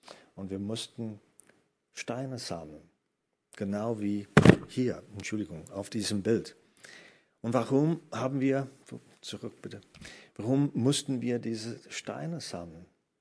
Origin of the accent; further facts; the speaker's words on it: Virginia, United States; German is a second language; now in Germany; Aber ich bin nicht dort geboren. Ich bin in Virginia geboren und ich wohnte auf einer Piste, wo unsere nächsten Nachbarn waren, ungefähr 3-4 Kilometer von uns entfernt. Das war ländlich.